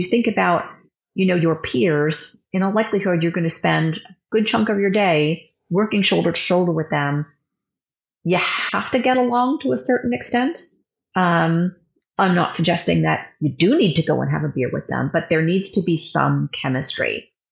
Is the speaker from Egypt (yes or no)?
no; Canada; And, you know, me being a Canadian and doing this in Texas